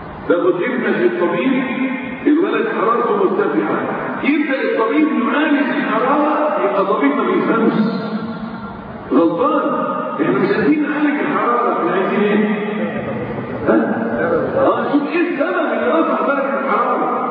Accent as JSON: {"language": "Arabic", "country": "Egypt", "said": "حصل عندنا في مصر غلاء فاحش، تضاعفت الأسعار"}